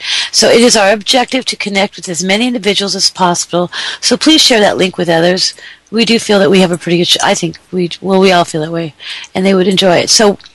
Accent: Atlanta, Georgia, United States; remember I'm from Atlanta.

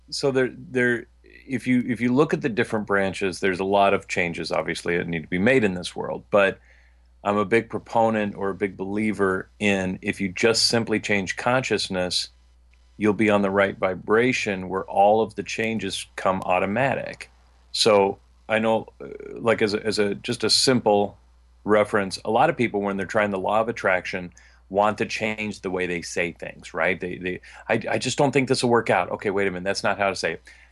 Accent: Midwest, United States; And I mean, I come from the Midwest, and I think that a lot of Midwest people are just much nicer and more conscious.

